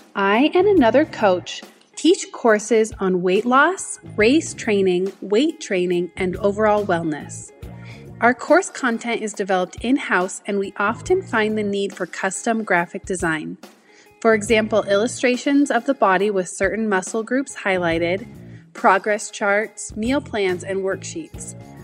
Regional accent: Cedar Hills, Utah, United States; I am from Cedar Hills, Utah.

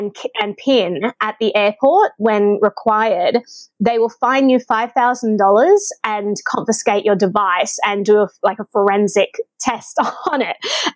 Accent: Australia; I was like, okay, as an Australian, I could live in New Zealand

